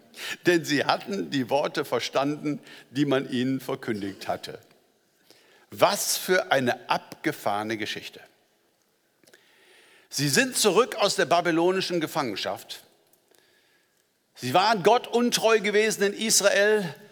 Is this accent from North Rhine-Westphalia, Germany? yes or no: yes; Langerfeld, North Rhine-Westphalia, Germany; ticke da also eher westfälisch, kein Wunder, ich komme ja aus Langerfeld, ich bin ja schon ein bisschen mehr in diese Richtung.